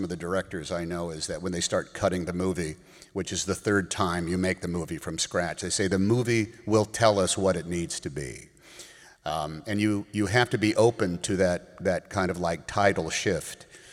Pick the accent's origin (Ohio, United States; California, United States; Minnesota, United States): California, United States; Oakland; I grew up in Oakland, California, which I didn't realize at the time, but might have been officially the most integrated city in America, you know.